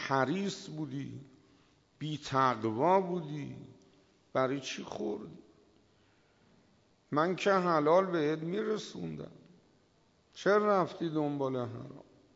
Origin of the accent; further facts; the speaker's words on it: Iran; من زائرم، از ایران اومدم، 1 ماه هست اینجا